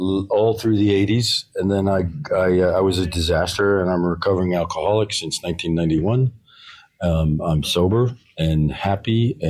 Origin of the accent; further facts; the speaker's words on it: Larchmont, New York, United States; Growing up, I didn't enjoy sailing, didn't really enjoy boats, certainly not as much as my dad and mom did. I was from Larchmont, New York, and a very famous yacht club called the Larchmont Yacht Club